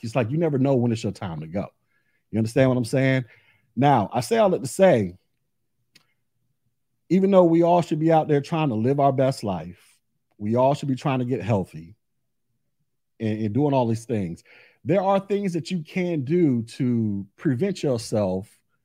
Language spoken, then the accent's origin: English; Florida, United States; Y'all know I'm from Florida. I don't live in Miami, but I am from Florida.